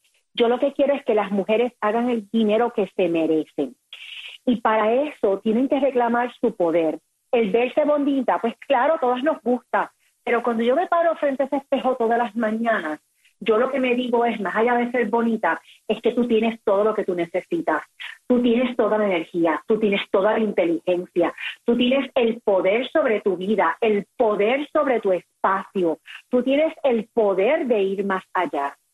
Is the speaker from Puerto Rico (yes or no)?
yes; Puerto Rico; yo vengo de una familia muy humilde de Puerto Rico. Yo soy boricua.